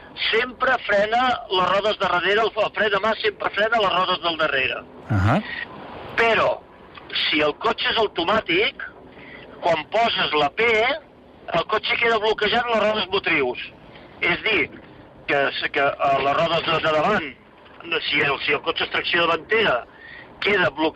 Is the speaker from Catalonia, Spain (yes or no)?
yes; Mataró, Catalonia, Spain; Sí, bueno, no, soc de Mataró